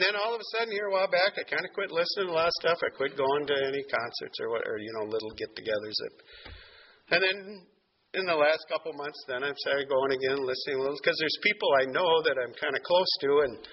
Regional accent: Iowa, United States; Now, see, I grew up in Iowa. I grew up on a farm.

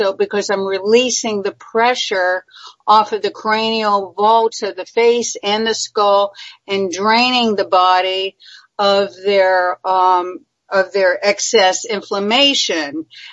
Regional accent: Miami, Florida, United States; I'm from Miami.

